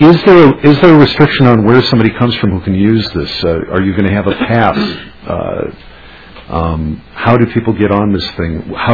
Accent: St. Cloud, Minnesota, United States; I come from St. Cloud, District 15A, and we'd certainly love to have something like this there.

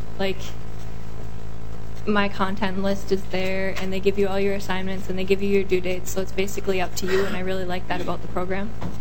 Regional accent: Los Acres, Minnesota, United States; I come from Los Acres, Minnesota. I live on a small dairy farm, and I'm the oldest of four children

